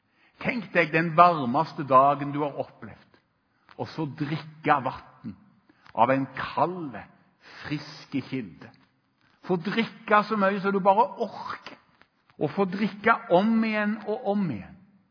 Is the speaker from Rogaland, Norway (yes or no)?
yes; Rogaland, Norway; og jeg er fra Rogaland. Kom igjen! Kjørte bretten min. Så flyttet jeg til Solbakken.